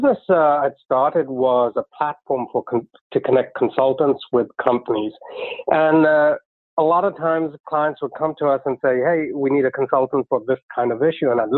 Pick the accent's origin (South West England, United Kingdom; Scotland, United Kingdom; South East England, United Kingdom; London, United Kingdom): London, United Kingdom; I grew up in London, went to college there